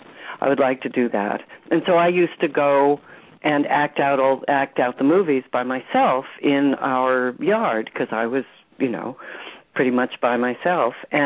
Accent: California, United States; the other thing is that I grew up in California, and the movies were acting to me then.

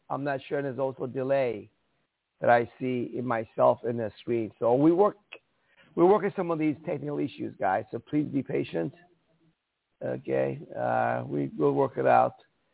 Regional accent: Iran; English is a second language; now in United States; I came from Iran, folks, where everything was censored. Yeah, they fact-checked everything before you could print it in newspapers. Comes to America in 1977.

